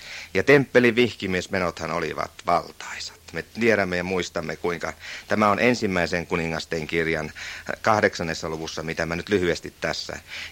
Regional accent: Savo, Finland; Ainakin tuolla meillä päin, Savossa päin.

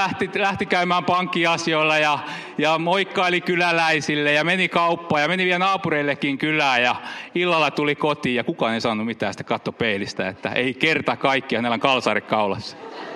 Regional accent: Kihniö, Pirkanmaa, Finland; mä oon Kihniöltä kotoisin

